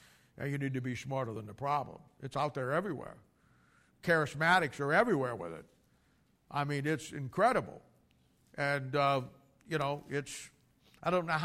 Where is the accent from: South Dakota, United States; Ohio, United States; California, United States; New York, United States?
Ohio, United States; Canton; I'm from Canton, there was a guy up in Akron